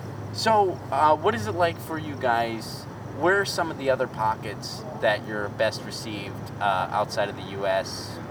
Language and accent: English; Pennsylvania, United States; even though I'm from the States, I grew up in Pennsylvania, which is like east